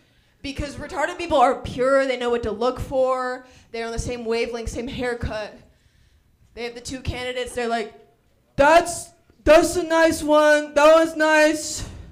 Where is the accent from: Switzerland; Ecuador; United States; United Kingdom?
Ecuador; I'm from Ecuador. Do you even know where that is? Do you? Ecuador, it's a country!